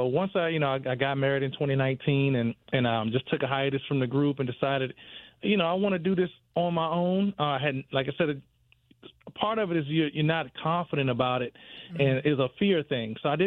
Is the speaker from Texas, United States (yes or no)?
no; Richmond, Virginia, United States; Well, like I said … I am from Richmond, Virginia, and I'm born and raised, and that's where I currently live, and that's me. I'm in Richmond, VA.